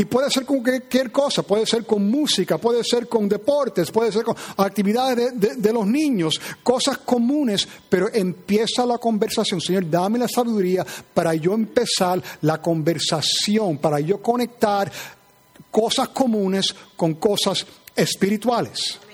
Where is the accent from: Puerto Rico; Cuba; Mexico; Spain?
Cuba; cuando yo fui criada en Cuba, y cuando yo fui niña en el campo, cuando yo estaba corriendo descalza